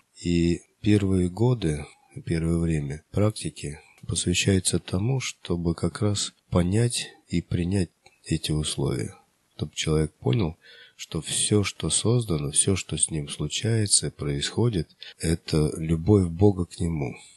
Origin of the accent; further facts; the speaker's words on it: Moscow Oblast, Russia; родом я из России, Московской области.